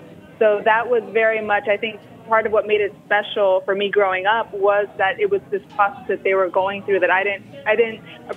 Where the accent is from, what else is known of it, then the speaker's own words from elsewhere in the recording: Miami, Florida, United States; also born or lived in New York, United States; So I grew up in Miami and lived for 22 years in New York.